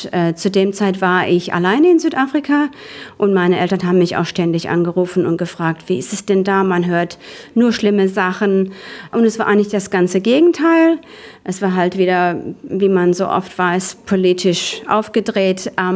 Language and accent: German; Hattingen, North Rhine-Westphalia, Germany; Ich komme aus Hattingen an der Ruhr und das ist im Ruhrgebiet, also im Kohlenpott, wie wir sagen würden.